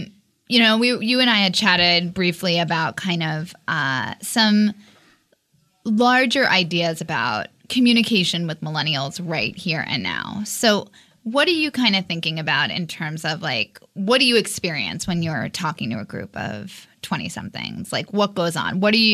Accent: New York, United States; I mean, I was thinking about how when I was in middle school, I'm from Long Island, we went to the mall.

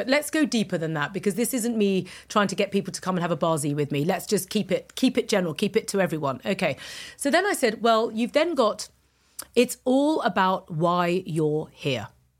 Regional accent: United Kingdom; because, you know, I am a British woman, and therefore I've grown up in this kind of British Western narrative in the late 20th, early 21st century.

